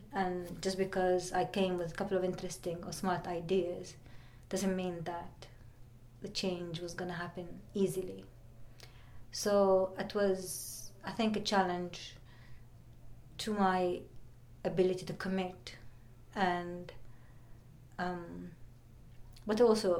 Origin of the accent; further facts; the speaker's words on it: Bethlehem, West Bank, Palestine; moved away as an adult; And I come from Bethlehem, but I left it just after I finished school. When I left it, I thought Bethlehem was too small and too provincial and too restricting for me.